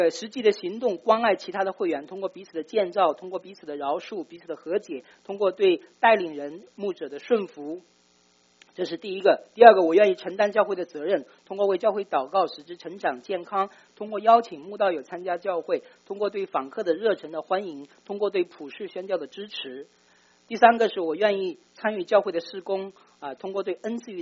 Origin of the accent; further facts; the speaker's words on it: China; 我们中国人讲这个君子礼遇